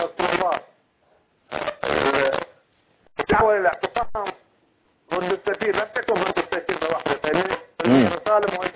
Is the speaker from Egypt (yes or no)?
no; Bahrain; لأننا أخطأنا خطأ كبيرا كبحرينيين وما زلنا نخطأ